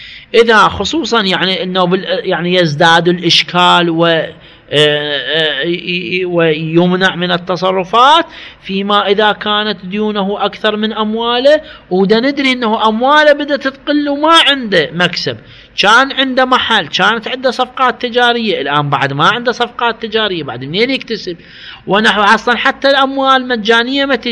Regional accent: Iraq; accent: Iraqi; نعبر عنها بلهجتنا العراقية

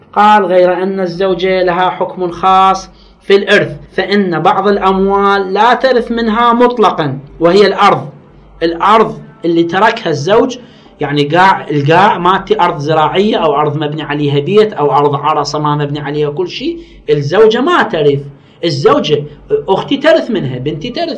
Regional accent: Iraq; مو مثل ما عندنا احنا بالعراق، وحتى احتمال في غير، احنا عندنا بالعراق

